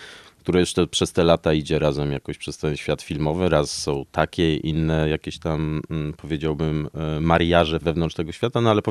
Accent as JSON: {"language": "Polish", "region": "Masovian Voivodeship", "country": "Poland", "tie": "born there", "said": "Niestety urodziłem się na Mazowszu, więc to dziwnie brzmi."}